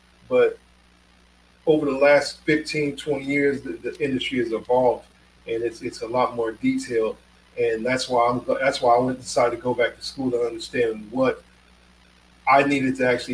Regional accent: Indiana, United States; moved away; I living here in Florida, I try to take advantage of it I grew up in the Midwest and in Indiana, you know, there's no beaches there.

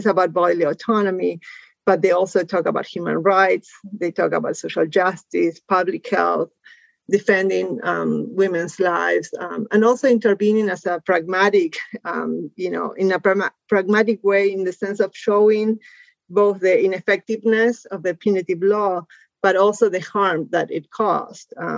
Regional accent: Argentina; I grew up in Argentina. I lived there as a young adult.

